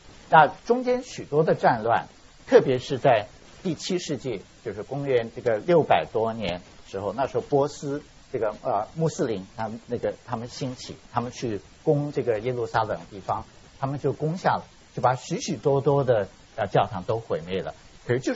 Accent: Tianjin, China; 像我是天津人就要回到天津去做这个普查才行。

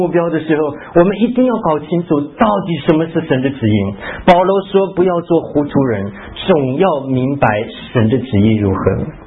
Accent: Taiwan; moved away as an adult; 很多话是我们台湾国语叫做有听没有懂，听了好像没有听懂。这个可是我到美国去的时候

